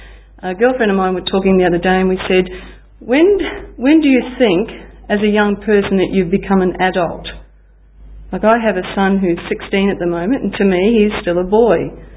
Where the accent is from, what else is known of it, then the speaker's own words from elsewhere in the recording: Maryborough, Queensland, Australia; born there; I was born in Maryborough in Queensland, which is about 4 hours drive up from Brisbane, for any of those who are not sure where that is.